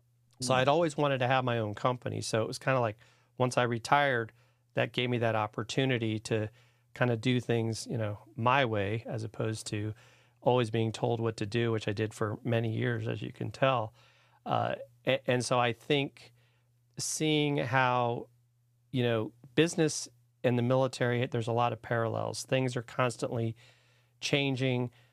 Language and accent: English; Virginia, United States; actually I grew up in Northern Virginia, and you know, played you know, soccer and you know, through high school